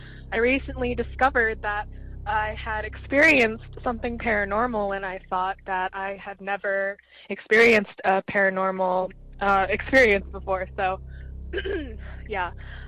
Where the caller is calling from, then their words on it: Eugene, Oregon, United States; I'm calling from Eugene, Oregon.